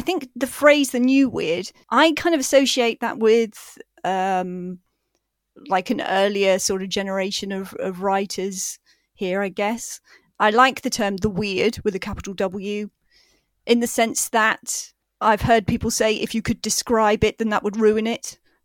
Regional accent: South West England, United Kingdom; I'm from Devon, so that's very Southern, isn't it?

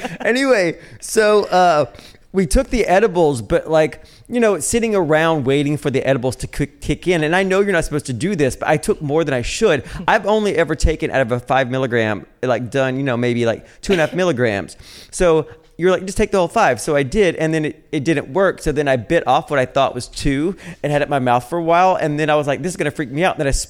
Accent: Nashville, Tennessee, United States; I'm from Nashville.

